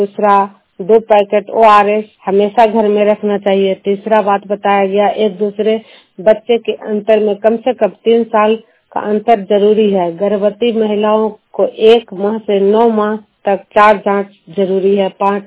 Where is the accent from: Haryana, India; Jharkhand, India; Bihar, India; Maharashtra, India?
Bihar, India; Juniyal; मैं तिलका प्रखंड जुनियाल गांव और नालंदा जिला के निवासी हूँ